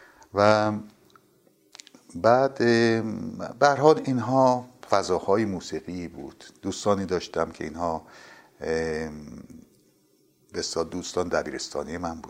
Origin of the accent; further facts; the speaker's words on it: Tehran, Tehran Province, Iran; born there; من در 20 اسفند 1333 در تهران متولد شدم و محل زادگاه منم خیابان خواجه نصیر طوسی بود در که امتداد خیابان طالاقانی امروز یا تخت جمشید سابق بود.